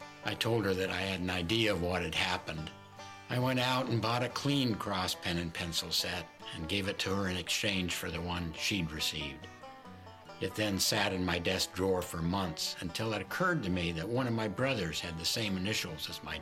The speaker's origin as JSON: {"language": "English", "town": "Shutesbury", "region": "Massachusetts", "country": "United States", "said": "from Shutesbury, Massachusetts."}